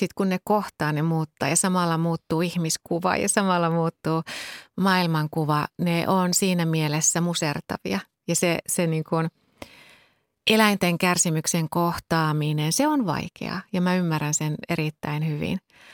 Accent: Kintaus, Central Finland, Finland; mä oon maalta kotoisin, Keski-Suomesta, pienestä kylästä nimeltä Kintaus ja se oli silloin erityisen pieni. Silloin oli 80-luvulla, kun mä oon ollut lapsi

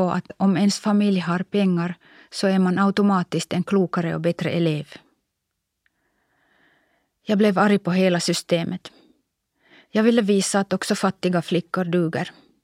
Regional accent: Kuopio, North Savo, Finland; Jag hörde till den första generationen i Kuopio som inte gick i läroverken utan till grundskolan.

